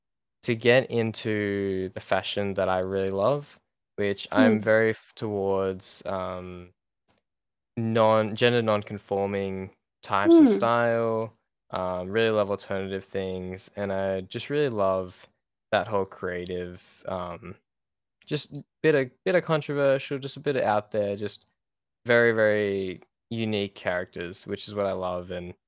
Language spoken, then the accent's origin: English; Australia; I'm from Australia.